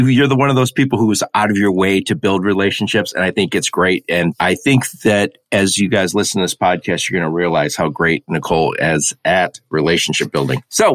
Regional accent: Detroit, Michigan, United States; So I'm from Detroit, but I have family in Milwaukee.

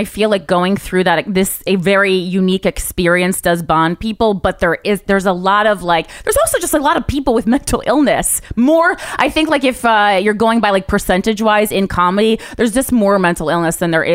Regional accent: New Jersey, United States; I'm from New Jersey.

